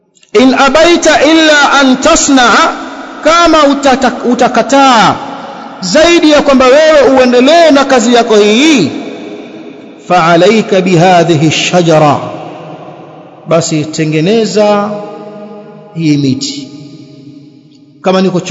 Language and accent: Swahili; Tanga, Tanga Region, Tanzania; Wengine wamekaa kule kwetu Tanga, wanakaa na kula mirungi